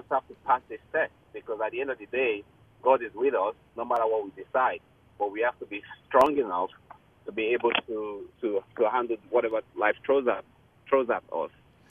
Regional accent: England, United Kingdom; I'm from England as well. It's great to hear a British accent on the radio.

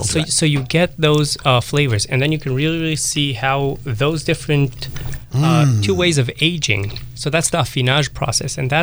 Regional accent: Israel; In the Judea Mountains.

